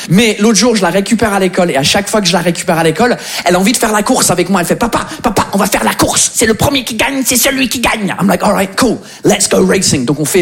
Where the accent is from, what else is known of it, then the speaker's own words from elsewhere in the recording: England, United Kingdom; French is a second language; now in France; je suis anglais. Ça fait 15 ans que je suis là. Ça fait 15 ans que j'essaye de maîtriser votre langue.